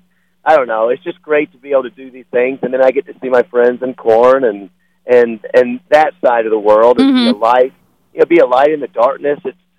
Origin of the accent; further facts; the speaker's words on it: Memphis, Tennessee, United States; I'm from Memphis, and so I love that really humid weather.